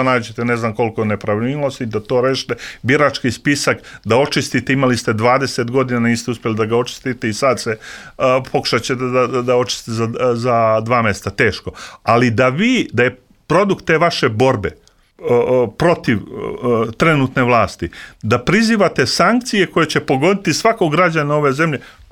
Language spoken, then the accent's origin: Serbian; Peć, Kosovo; Ja sam rođena u Peći, to je moje prebivalište.